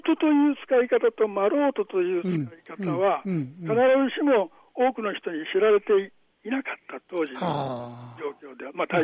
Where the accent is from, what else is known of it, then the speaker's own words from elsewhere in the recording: Tokyo, Japan; also born or lived in Hanamaki; 私はまあ東京で育って、はい、その後はあの岩手県の花巻で東北で育ってるんですけど、